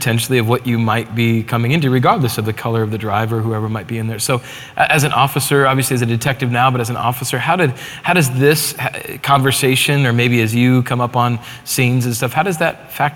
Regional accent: South Dakota, United States; Well, I grew up in South Dakota, and so I never had a conversation like that with my parents.

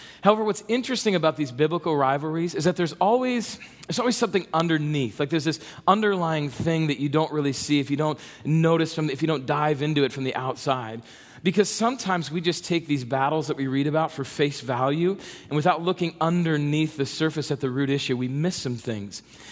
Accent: South Dakota, United States; And I grew up in South Dakota, so that meant that we had like 2 weeks of good weather

